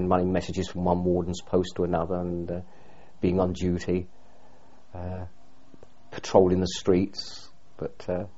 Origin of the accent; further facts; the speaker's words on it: London, United Kingdom; born there; I was born in London.